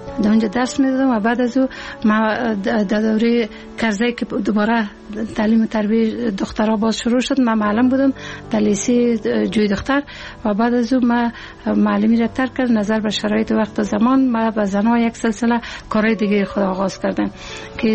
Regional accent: Kabul, Afghanistan; که ما در 56 سال قبل در یک فامیلی روشن فکر به دنیا آمدیم و مکتب دوره ابتدایی را در غربند اتمام رساندیم و دوره لیسه را در لیسه شیدرانی شهر کابل تمام کردیم.

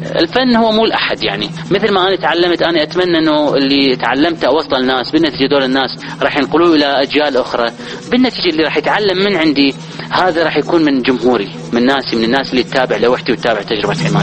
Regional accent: Iraq; now in Jordan; عندنا بالعراق

